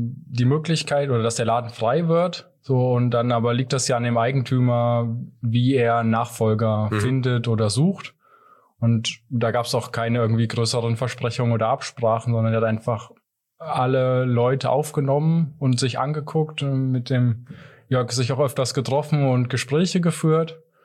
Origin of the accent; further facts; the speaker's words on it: Thuringia, Germany; now in Fulda, Germany; Ich stamme aus Thüringen, gar nicht weit von der anderen Seite der Grenze sozusagen. Bin über die Arbeit nach Fulda gekommen. Also auch über Bekannte, die hier arbeiten. Und wohne seit 10 Jahren in Fulda.